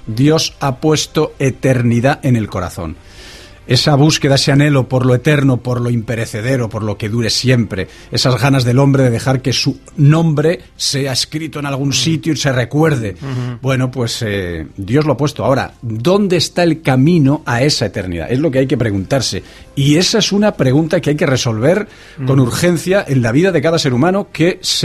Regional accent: Salamanca, Castile and León, Spain; Yo soy de Salamanca precisamente

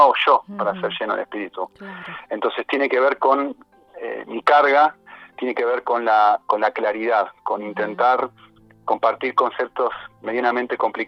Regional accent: Argentina; now in Spain; como mi acento me va a delatar, soy argentino, uh-huh. De, en realidad de nacionalidad italiana, vivo en España

